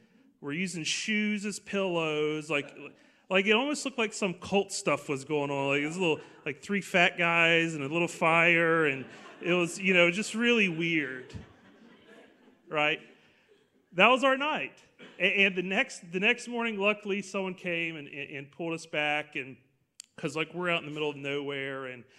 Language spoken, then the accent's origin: English; Pace, Florida, United States; and so I grew up in Pace, and we did things